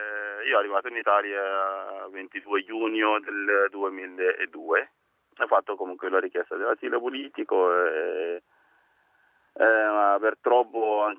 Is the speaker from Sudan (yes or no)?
yes; Darfur, Sudan; Italian is a second language; now in Rome, Italy; sono rifugiato politico, vengo dal Sudan e dal Darfur.